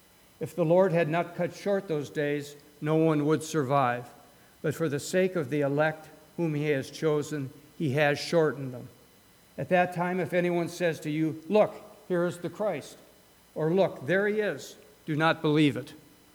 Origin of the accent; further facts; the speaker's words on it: Cleveland, Ohio, United States; my hometown Cleveland Browns.